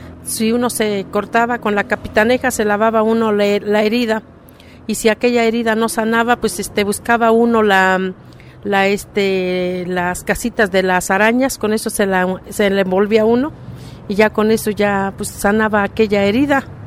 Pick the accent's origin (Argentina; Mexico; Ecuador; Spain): Mexico; Hidalgo; yo vengo del estado de Hidalgo. Pues nosotros allá, cuando era chiquita